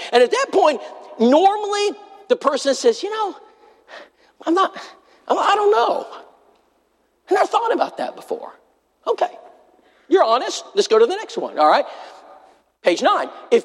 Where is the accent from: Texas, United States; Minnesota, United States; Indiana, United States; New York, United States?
Texas, United States; Well, I was raised in South Texas. In South Texas, they have a little saying out in the ranches.